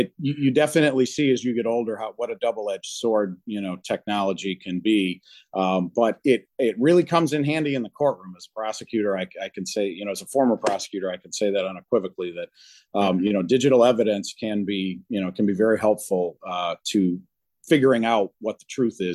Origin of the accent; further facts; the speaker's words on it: Joliet, Illinois, United States; so I'm a Joliet native. I was born and raised in Joliet, right down on Broadway Street, and so I grew up. In a neighborhood that was kind of transitional.